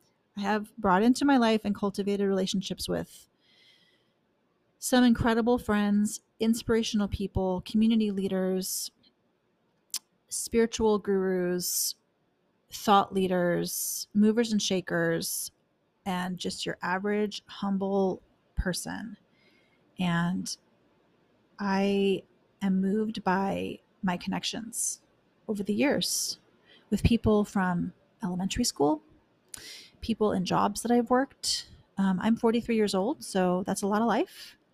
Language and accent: English; Los Angeles, California, United States; I am in the northwest corner of Los Angeles County in what is affectionately known as the Valley, specifically the San Fernando Valley. So I'm a Valley girl, born and raised, Los Angeles girl